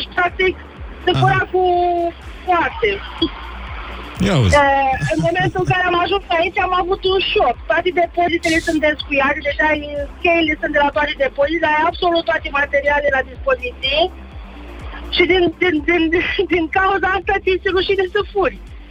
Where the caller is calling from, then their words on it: Denmark; also born or lived in Romania; Vă sunt din Danemarca.